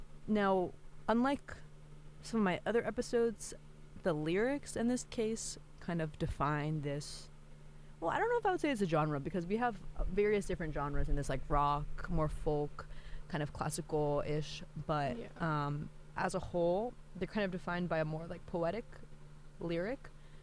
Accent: West Bengal, India; I'm Indian Bengali, but I have been to Bangladesh

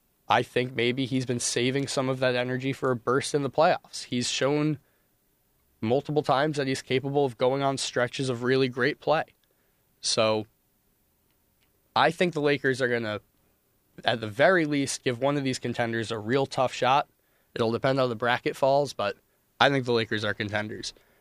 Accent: New York, United States; I grew up in New York.

